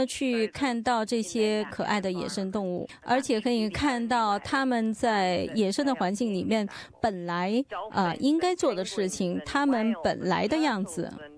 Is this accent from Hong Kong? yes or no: no; Australia; 而且我们澳大利亚人非常的幸运